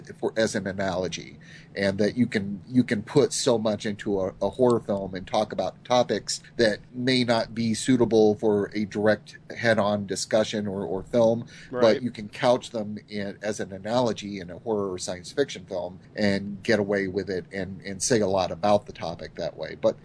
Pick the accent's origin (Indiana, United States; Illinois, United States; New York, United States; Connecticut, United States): Illinois, United States; I grew up in Southern Illinois, and we grew around here on Channel 8, which is the WSIU, the station out of Carbondale where we went to college